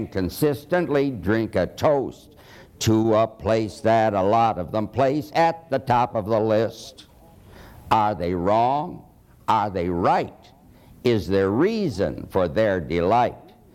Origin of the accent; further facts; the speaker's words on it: Michigan, United States; bringing in from my hometown in Michigan a song called